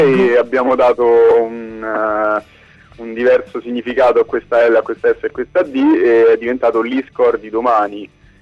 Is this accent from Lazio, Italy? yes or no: yes; Rome, Lazio, Italy; Sì, come sapete, siamo di Roma.